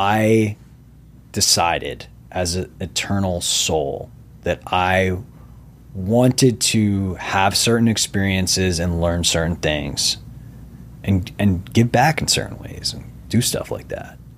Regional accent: Doylestown, Pennsylvania, United States; I'm from Doylestown, Pennsylvania. I went to Princeton University.

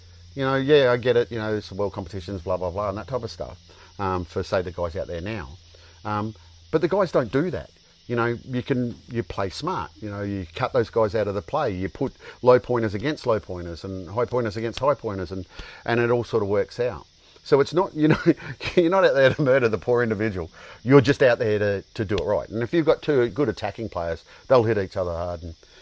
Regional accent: Australia; So I went back to Canada. I went back as the Australian co-captain with Emma Kajolka.

